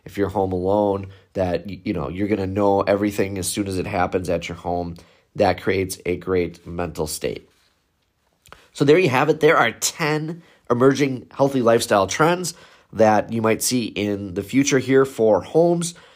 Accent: Milwaukee, Wisconsin, United States; I'm from Milwaukee.

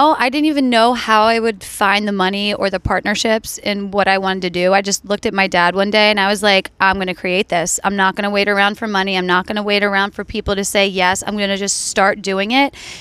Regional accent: Delaware, United States; now in Los Angeles, United States; I'm from Delaware. I've been in L.A. for maybe, oh, God, an eternity. Like 12, 13 years on and off.

